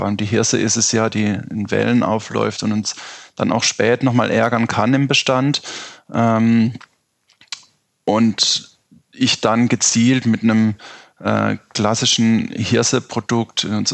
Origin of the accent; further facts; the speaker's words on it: Upper Rhine, Germany; Da, wo ich herkomme, aus der Region im Rheingraben, da war es relativ stark schon vertreten